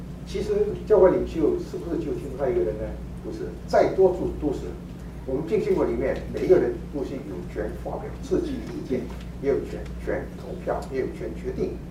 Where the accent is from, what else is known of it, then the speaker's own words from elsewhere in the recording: China; 我们中国人讲对忠心这个字，我们都很了解了